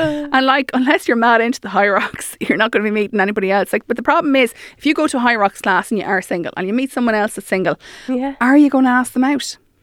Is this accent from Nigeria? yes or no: no; Mullingar, Leinster, Ireland; I'm from Mullingar. There was 3 nightclubs in Mullingar.